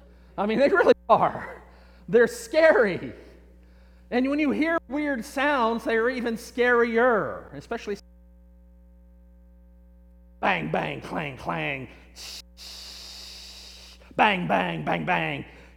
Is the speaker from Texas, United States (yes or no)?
yes; Texas, United States; I'm from Texas. It doesn't get cold here, or less not that cold here.